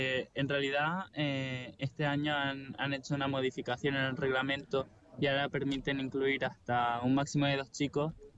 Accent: Canary Islands, Spain; como buen canario que soy, la playa.

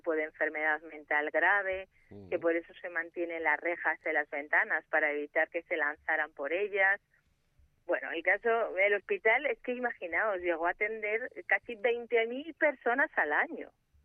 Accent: Basque Country, Spain; en la mitología vasca, en mi tierra, era habitual enterrar a los niños recién nacidos y fallecidos.

